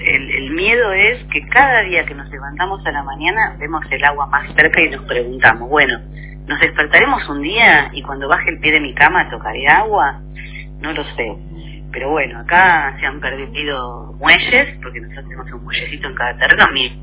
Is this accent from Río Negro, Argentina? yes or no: no; Morón, Buenos Aires Province, Argentina; Yo vengo de Morón, de la zona oeste.